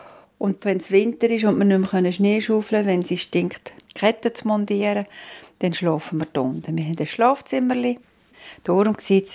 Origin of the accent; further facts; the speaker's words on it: Rothrist, Aargau, Switzerland; Ich bin in Aargau, in Rotrist aufgewachsen. Ich bin aus einer Familie mit 4 Kindern und bin dort in die Schule.